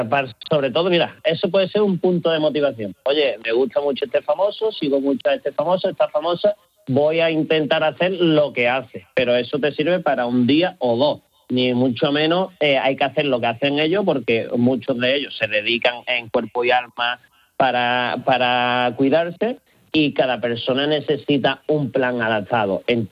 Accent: Málaga, Andalusia, Spain; yo soy de Málaga y aquí en Málaga llega el momento de quitarte la camisetita y a la playa

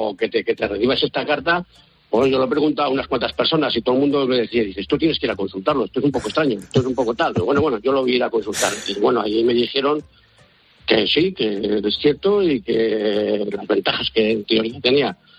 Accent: Salamanca, Castile and León, Spain; born there; also born or lived in Navarre; mis orígenes sí, pero yo no. Mis padres son de Salamanca y yo llegué a nacer en Salamanca y se vinieron aquí en los años 60

